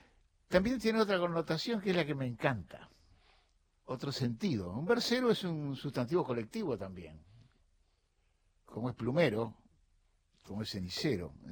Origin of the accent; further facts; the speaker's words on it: Gonzales Chaves, Buenos Aires, Argentina; born there; Claro, yo nací en Chávez, eso fue una casualidad un poquito porque era mi viejo era bancario, entonces estábamos así que viví un año y pico ahí, pero anduve por un montón de pueblos de la provincia.